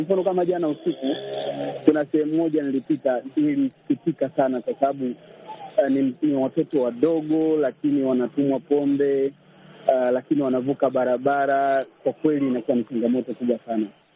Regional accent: Chato, Geita, Tanzania; mimi natokea Chato, Tanzania.

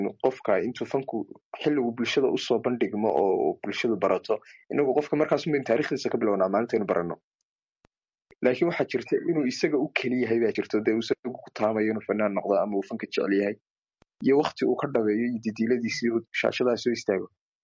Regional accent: Erigavo, Sanaag, Somalia; Waxaana ka yimi gobolka Sanaag, gaar ahaan magaalada Cirigaabo.

